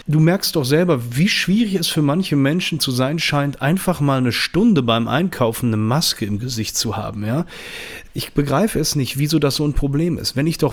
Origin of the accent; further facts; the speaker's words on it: Düsseldorf, North Rhine-Westphalia, Germany; ich komme aus Düsseldorf, bin 41 Jahre alt